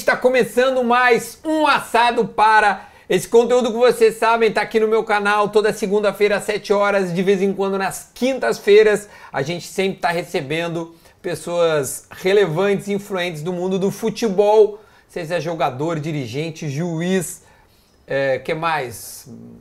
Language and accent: Portuguese; Rio Grande do Sul, Brazil; Ah, mas é que um assado, né, pra nós, somos gaúchos e toda.